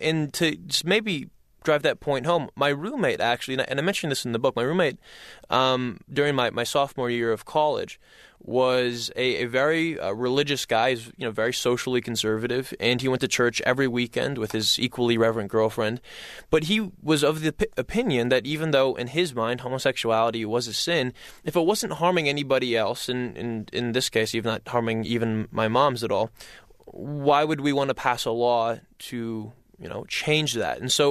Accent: Iowa, United States; You know, growing up in Iowa, it's a very religious state

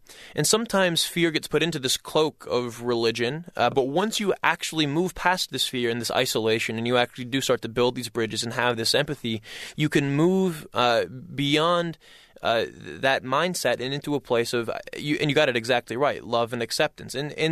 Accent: Iowa, United States; You know, growing up in Iowa, it's a very religious state

